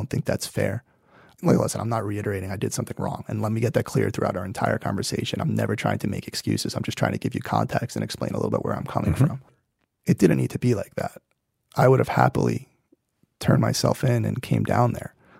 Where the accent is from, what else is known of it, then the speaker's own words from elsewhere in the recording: Brooklyn, New York, United States; I grew up in Brooklyn.